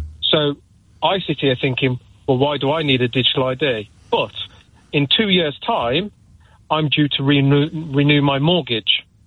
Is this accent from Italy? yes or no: no; United Kingdom; born there; In terms of, as a British citizen here, born here, I have my passport, I have my driving licence, my birth certificate and my national insurance number.